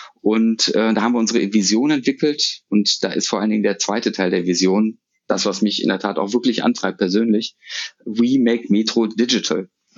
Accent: Düsseldorf, North Rhine-Westphalia, Germany; born or raised there

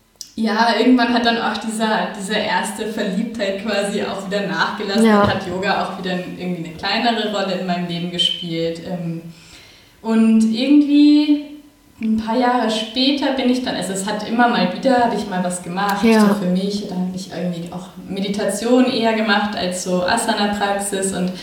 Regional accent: Bavaria, Germany; Also ich bin aufgewachsen in Bayern. Bin dann nach dem Abitur da auch noch ein Jahr geblieben in München, habe dann FSJ gemacht, das war 2009.

